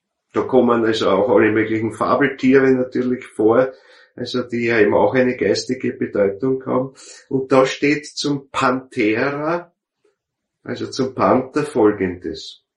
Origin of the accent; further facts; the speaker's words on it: Austria; Ja, da brauchen wir als Österreicher nicht weit gehen